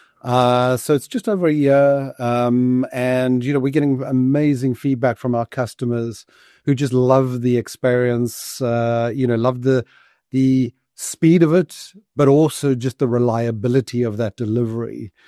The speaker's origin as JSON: {"language": "English", "country": "South Africa", "said": "And, you know, I've always remained very much a South African, passionate about my home country. And so when the opportunity came up to come back to South Africa"}